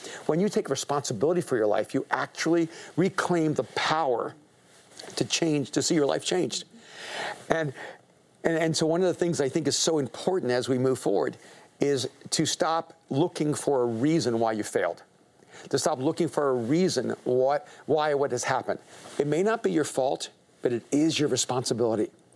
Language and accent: English; El Salvador; moved away; I'm an immigrant from El Salvador.